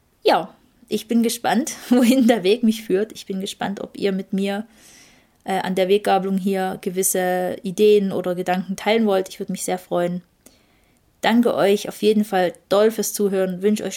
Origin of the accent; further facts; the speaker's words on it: Germany; moved away as an adult; now in Switzerland; wie es mir als Deutsche in der Schweiz geht oder wie es mir grundsätzlich damit ging, auszuwandern